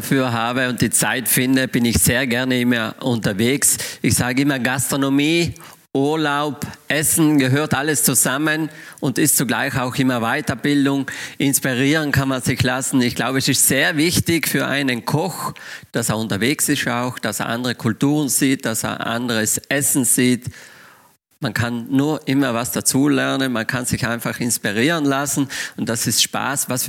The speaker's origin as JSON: {"language": "German", "region": "Trentino-Alto Adige", "country": "Italy", "tie": "born or raised there", "said": "Wir haben so eine kleine Pension in Südtirol gehabt, wo ich geboren bin."}